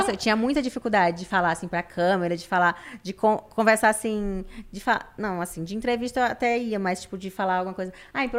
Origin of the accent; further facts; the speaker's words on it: Acre, Brazil; Sou do Acre.